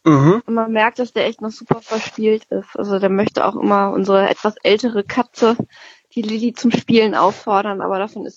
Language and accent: German; Harmbeck, Lower Saxony, Germany; now in Hamburg, Germany; Ich komme ja auch aus so einem kleinen Kurstädtchen in Niedersachsen, in Harmbeck. Und also ich bin quasi so direkt am Wald groß geworden. So 5 Minuten gehen und dann stehst du halt mitten in der Natur.